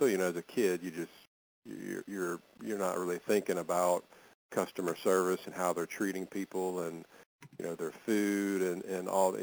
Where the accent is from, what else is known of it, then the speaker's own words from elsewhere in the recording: Monroe, Louisiana, United States; And we're from Monroe, Louisiana, which is in the northeast part of the state.